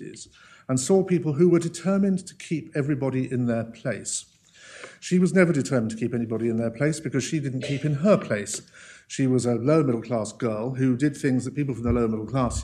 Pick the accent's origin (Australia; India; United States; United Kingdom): United Kingdom; I grew up in a country run by men with very bad teeth in ill-fitting suits who were not elected